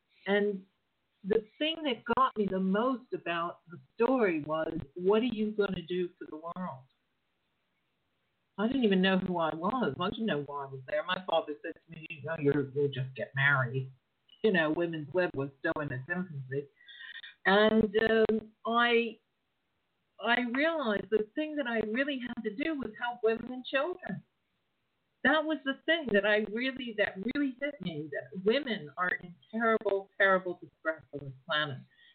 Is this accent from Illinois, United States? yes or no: no; Pittsburgh, Pennsylvania, United States; now in California, United States; I'm from Pittsburgh, you know, we're from Pittsburgh.